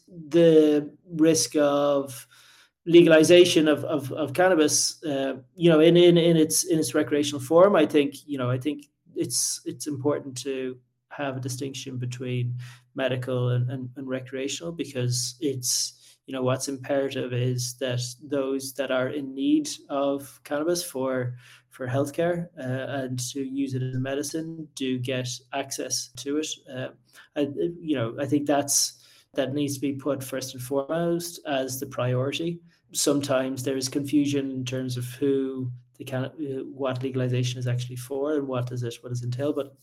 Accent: Ireland; now in United States

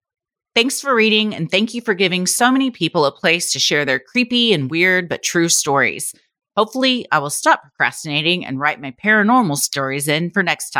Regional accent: San Diego, California, United States; I was born and raised in San Diego, and growing up there, I've run into some small brushes with true crime.

